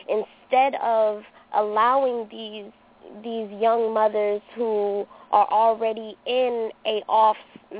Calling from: Columbus, Georgia, United States; I am calling from Columbus, Georgia.

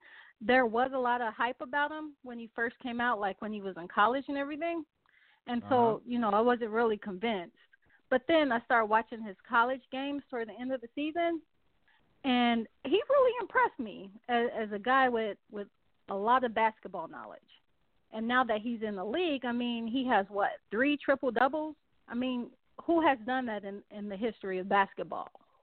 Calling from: Racine, Wisconsin, United States; I am calling from Racine, Wisconsin.

